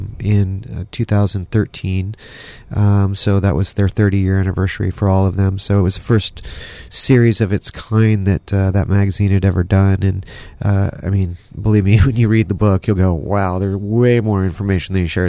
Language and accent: English; California, United States; I grew up in Russian River. You know, I used to ride my BMX bikes, you know, near Larkfield and all around Windsor and all these kinds of places and Guerneville.